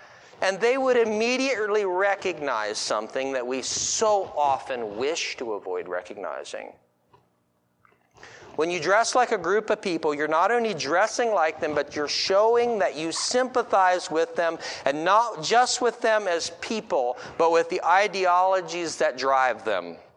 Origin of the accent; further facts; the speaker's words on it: the South, United States; So I grew up in the American South and have enjoyed elements of the Southern black culture.